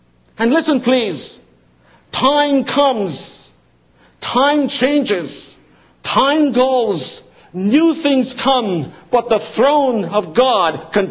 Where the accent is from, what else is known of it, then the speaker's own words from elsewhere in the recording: Canada; I said, I'm a Canadian.